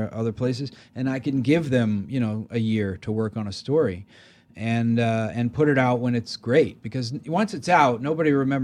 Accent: Maryland, United States; No, I mean, I grew up in Maryland, and the thing that really changed my life was, you know, I grew up in kind of the suburbs

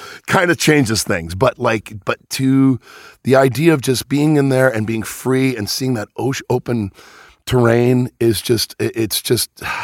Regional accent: Venice, California, United States; I'm a Venice boy. I grew up in California where water is scarce.

